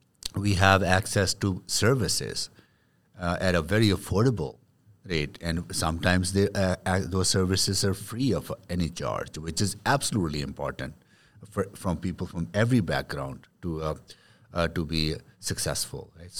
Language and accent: English; India; I had a very simple life when I was growing up in India. We were a farming family, extended family, a lot of kids in the family.